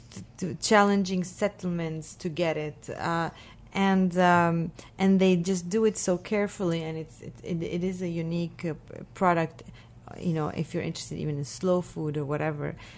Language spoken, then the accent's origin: English; Beit Jala, Bethlehem Governorate, Palestine; we are from Beit Jala. I grew up in a very agricultural environment. I mean, we're not entirely a village, but we are kind of like a village.